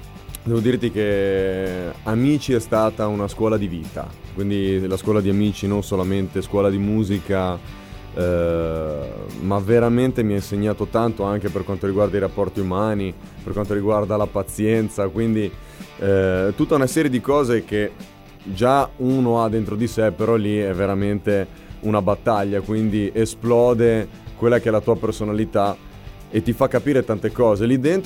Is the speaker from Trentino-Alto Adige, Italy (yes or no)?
yes; Drena, Trentino-Alto Adige, Italy; ciao a tutti, vengo dal Trentino, vengo da un piccolissimo paesino che si chiama Drena